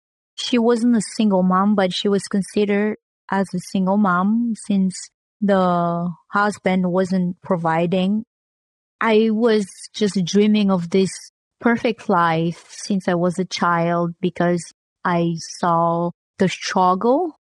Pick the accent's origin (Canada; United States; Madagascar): Madagascar; English is a second language; I am 37 years old. I love singing, dancing. And I'm from Madagascar, which is an island that broke off from Africa.